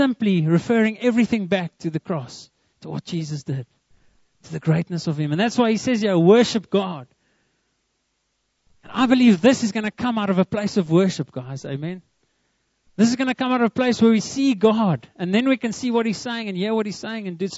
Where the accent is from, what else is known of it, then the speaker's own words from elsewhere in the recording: South Africa; I'm from South Africa. I mean, I'm like, you know, originally … are from England, but you know, I'm from here.